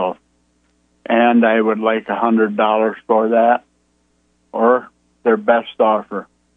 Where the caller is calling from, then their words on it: Wisconsin, United States; Between Portage and Montello and Partyville, I'm right in that area.